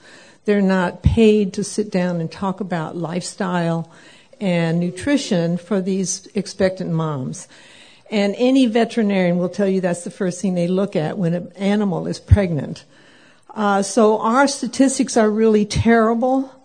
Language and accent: English; Sun City, Arizona, United States; I'm from Sun City, Arizona.